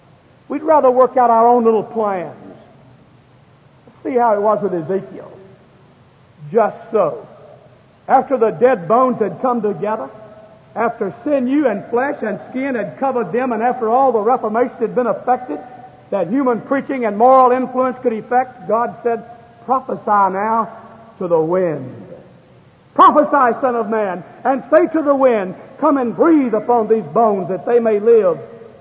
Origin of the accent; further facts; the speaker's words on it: Ohio, United States; also born or lived in Kentucky; You see, I used to grow up in Ohio and I played professional basketball. And they used to say, "Where are you from?" And I'd say, "Well, I'm from Kentucky, it's the mountains."